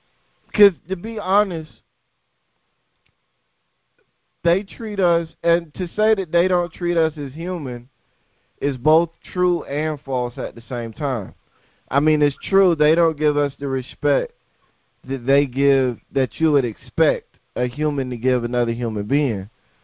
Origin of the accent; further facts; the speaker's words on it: United States; Me, especially being an American, I feel like I can say this.